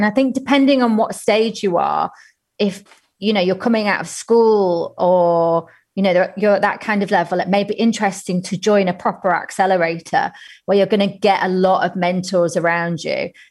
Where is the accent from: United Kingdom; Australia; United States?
United Kingdom; being British